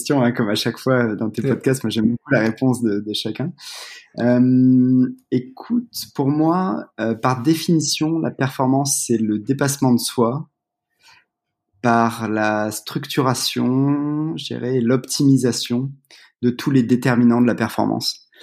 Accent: Valence, Auvergne-Rhône-Alpes, France; Et en fait, moi, j'ai grandi à Valence.

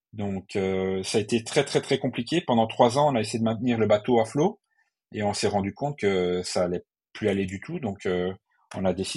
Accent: Brussels, Belgium; Moi, je suis d'origine de Bruxelles, donc je me dis, pourquoi pas en implanter sur Bruxelles.

